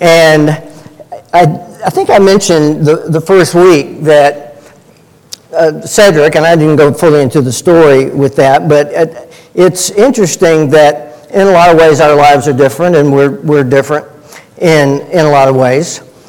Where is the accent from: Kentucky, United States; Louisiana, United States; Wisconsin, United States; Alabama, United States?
Alabama, United States; Birmingham; I don't remember growing up in Birmingham. I don't remember seeing whites-only water fountains or seeing signs saying, you know, blacks go here, whites go here.